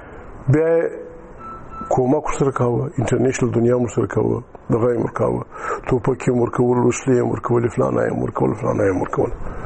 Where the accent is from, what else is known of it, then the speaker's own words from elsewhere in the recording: Afghanistan; ستا پر ما شک دی چې زه د افغانستان یم